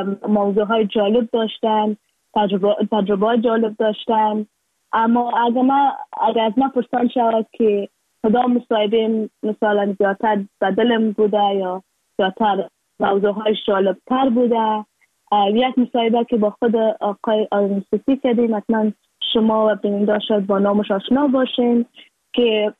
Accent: Afghanistan

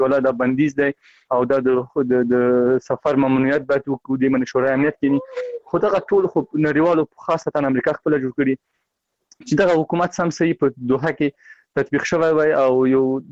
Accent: Afghanistan; مونږ د افغانستان یو وګړي او د دې ملت یو ورکی

